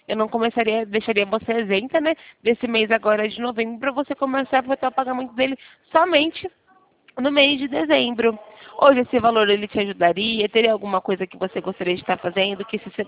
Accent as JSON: {"language": "Portuguese", "town": "Campinas", "region": "São Paulo", "country": "Brazil", "said": "eu sou aqui de Campinas"}